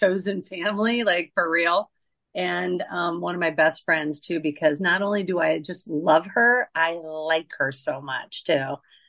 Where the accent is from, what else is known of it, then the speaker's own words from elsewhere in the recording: Omaha, Nebraska, United States; born there; I was born in the Midwest. I was born in Omaha. I mean, right in smack dab center of the country.